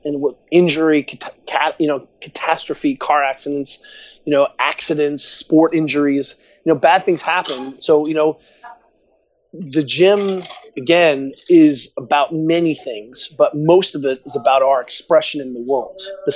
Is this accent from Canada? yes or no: no; Bavaria, Germany; growing up in Bavaria in the mountains, you know, it was the home of the 72 Winter Olympics